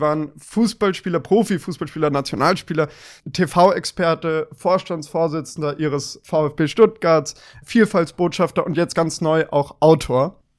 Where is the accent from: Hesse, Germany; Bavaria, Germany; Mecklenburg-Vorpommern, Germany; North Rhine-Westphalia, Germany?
Bavaria, Germany; Munich; ich bin auch Münchner